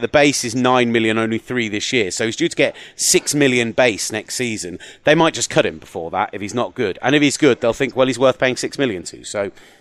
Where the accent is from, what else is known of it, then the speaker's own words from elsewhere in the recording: Oakland, California, United States; I had hella fun in Seattle, and they said, but I'm really from Oakland, dough. Like, really, really, really from Oakland, dough.